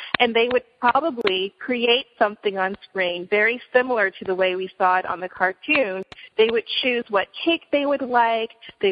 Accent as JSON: {"language": "English", "town": "San Jose", "region": "California", "country": "United States", "tie": "born or raised there", "said": "You know, I am a Silicon Valley native. So I grew up in the Bay Area in San Jose, and I've grown up around technology all my life."}